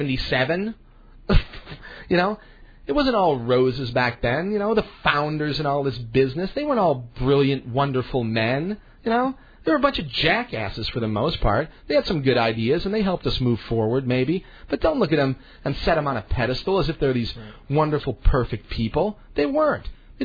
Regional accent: United States; you know, I'm an American, all right, and I work for the government too.

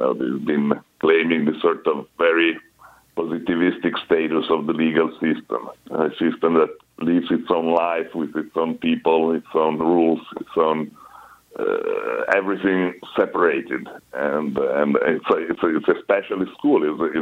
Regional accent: Turin, Piedmont, Italy; moved away as an adult; I'm actually Italian. I was born in Torino, which is an industrial town in the northwest, mm-hmm. back in 1961, and I grew up there until age 22 when I graduated from law school at the University of Torino.

